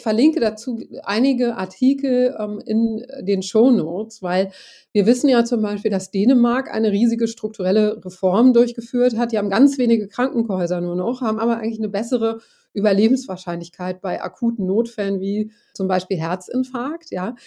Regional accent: Göttingen, Lower Saxony, Germany; Ich komme aus Göttingen übrigens, ne?

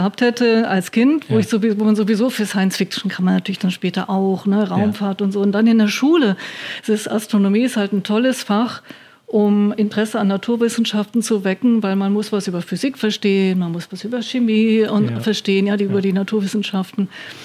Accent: Lower Saxony, Germany; wo ich herkomme, in Niedersachsen

